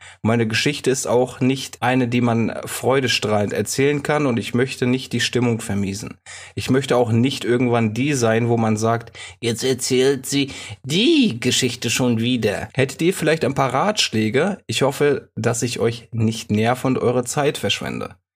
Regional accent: Bad Neuenahr-Ahrweiler, Rhineland-Palatinate, Germany; Meine Heimat, Bad Neuenahr, Ahrweiler, ist ja zu einer traurigen Berühmtheit geworden.

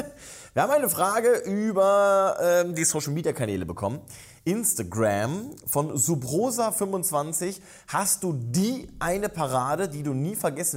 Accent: North Rhine-Westphalia, Germany; Ich bin im Ruhrgebiet aufgewachsen.

